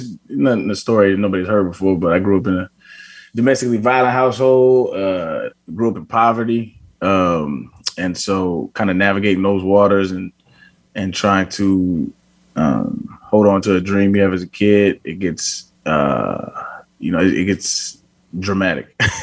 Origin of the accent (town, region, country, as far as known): Albuquerque, New Mexico, United States; born or raised there; also born or lived in San Diego